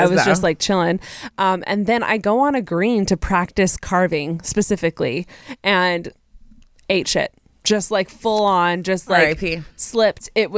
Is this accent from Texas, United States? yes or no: yes; Texas, United States; I am from Texas and I had been in Chicago with my mom visiting a friend